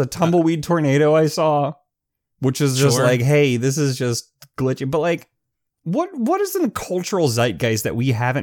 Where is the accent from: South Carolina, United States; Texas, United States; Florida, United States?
Florida, United States; We knew because we're from Florida.